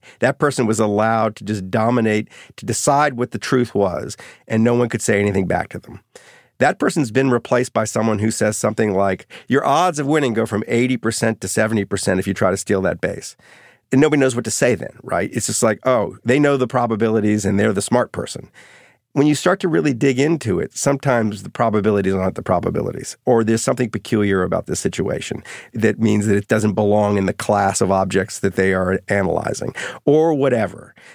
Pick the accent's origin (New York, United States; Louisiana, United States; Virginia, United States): Louisiana, United States; New Orleans; the Baseball Scouts of America had a conference in New Orleans, oddly, my hometown, devoted to how to defend themselves against Moneyball.